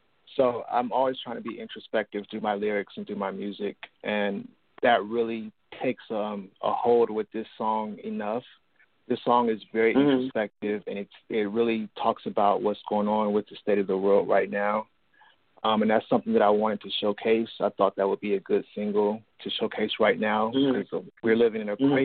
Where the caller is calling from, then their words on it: Columbus, Ohio, United States; I'm a recording artist. I'm calling from Columbus, Ohio.